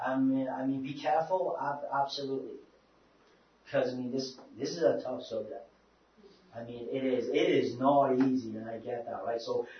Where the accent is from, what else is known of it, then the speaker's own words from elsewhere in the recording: England, United Kingdom; moved away; I'm from England. Like, I didn't know anyone.